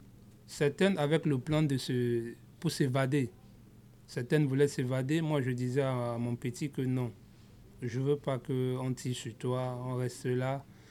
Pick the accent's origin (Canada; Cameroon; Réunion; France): Cameroon; Douala, Littoral; Je viens du Cameroun.